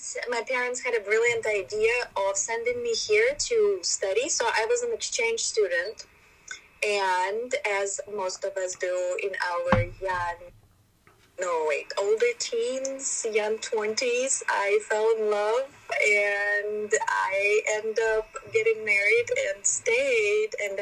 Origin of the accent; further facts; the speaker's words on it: Crimea, Ukraine; now in United States; I'm just saying I grew up in Crimea. It's a peninsula on the Black Sea and we've always had sun.